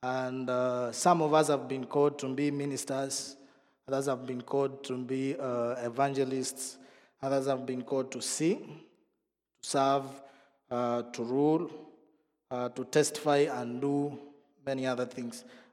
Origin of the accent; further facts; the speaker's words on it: Kenya; moved away as an adult; now in Netherlands; I'm originally from Kenya, but residing in the Netherlands since 2018.